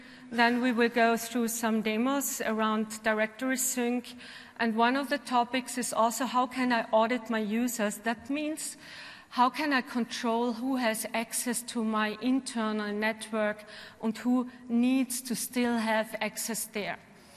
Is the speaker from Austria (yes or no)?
yes; Austria; English is a second language; And as you can hear from my accent, I'm coming from Austria, so I'm not German, I'm Austrian.